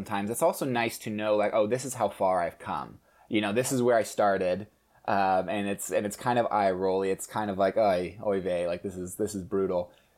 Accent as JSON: {"language": "English", "region": "Arizona", "country": "United States", "tie": "born or raised there", "said": "But I grew up in Arizona, and I didn't know that pursuing film was a legitimate, like, what could be a legitimate thing."}